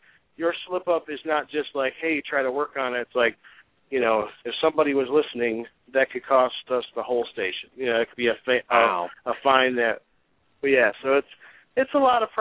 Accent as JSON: {"language": "English", "region": "New York", "country": "United States", "said": "I'm from New York State, so it's like, if we were in Corning or if we were in Buffalo, like people are really sarcastic there."}